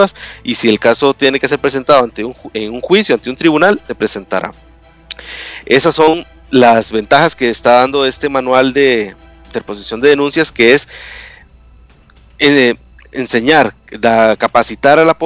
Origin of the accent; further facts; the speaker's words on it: Costa Rica; nuestro propio capital social que tenemos como costarricenses